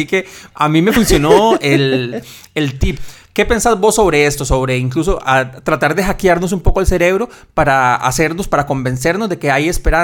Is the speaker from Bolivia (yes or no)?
no; Costa Rica; born there; yo solo tuve suerte y nací en Costa Rica.